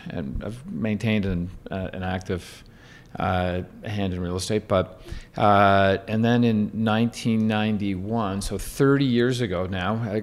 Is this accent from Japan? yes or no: no; Ontario, Canada; I grew up in Ontario, went to high school in Toronto, and then went to Western for my undergrad.